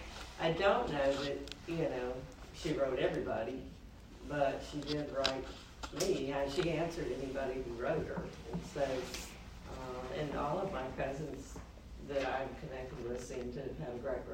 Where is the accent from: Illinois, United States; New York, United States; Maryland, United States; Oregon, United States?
Oregon, United States; I grew up in Oregon, and both my dad and mom's parents were in Central Kansas.